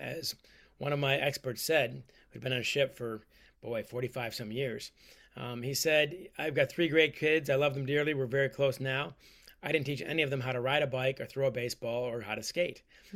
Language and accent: English; Ann Arbor, Michigan, United States; I grew up in Michigan, in Ann Arbor, I'm sure your favorite city, in Columbus.